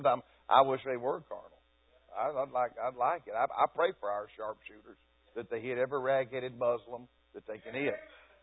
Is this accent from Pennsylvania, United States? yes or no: no; Georgia, United States; I never knew what a Muslim was. I grew up in Georgia. I never heard of the Quran, Islam, or a Muslim till Muhammad Ali.